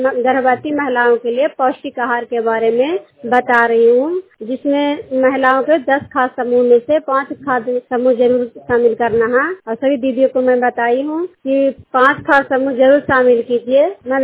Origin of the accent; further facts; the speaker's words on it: Kachhama, India; ग्राम post कच्छामा की रहने वाली हूँ